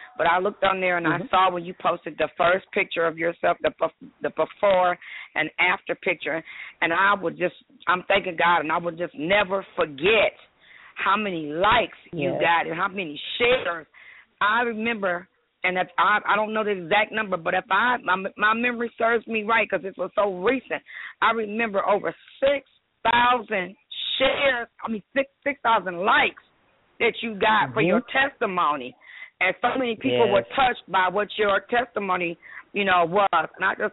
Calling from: Irving, Texas, United States; I'm calling from Irving, Texas.

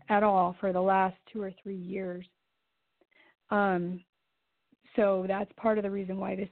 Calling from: Española, New Mexico, United States; From Española, New Mexico.

